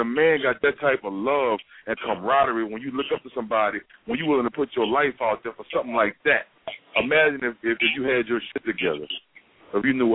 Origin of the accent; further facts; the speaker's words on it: New Orleans, Louisiana, United States; I'm from New Orleans. That's just how it goes sometimes.